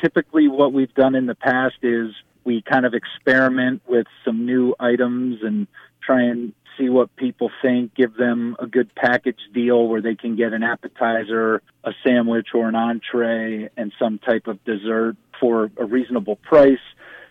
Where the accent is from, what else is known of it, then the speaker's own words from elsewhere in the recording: Pennsylvania, United States; you get in arguments with the people from Philly on what a real cheesesteak is, growing up in the Lehigh Valley